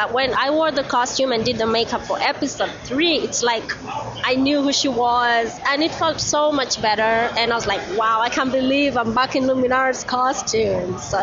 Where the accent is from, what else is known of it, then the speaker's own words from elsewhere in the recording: Kenya; Like since I'm from Kenya, he would tell me about how he went on safaris